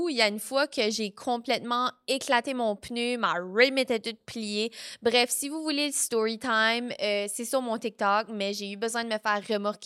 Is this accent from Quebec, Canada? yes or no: no; New Brunswick, Canada; moved away; quand je suis partie du Nouveau-Brunswick, je m'en allais juste comme en voyage. Tu sais, ça n'avait pas vraiment encore enregistré que je partais for good.